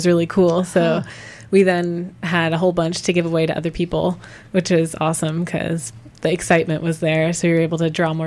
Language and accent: English; Virginia, United States; Well, I grew up in Northern Virginia, and I've been to the National Mall so many times.